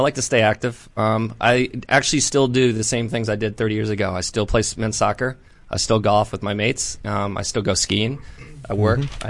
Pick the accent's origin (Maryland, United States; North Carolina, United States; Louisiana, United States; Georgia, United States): Maryland, United States; Baltimore; born there; also born or lived in Africa / Illinois / West Virginia / Virginia; I was born in Baltimore, moved around a little bit, spent some time in Africa, lived in Illinois, lived in West Virginia, lived in Virginia, lived in Switzerland.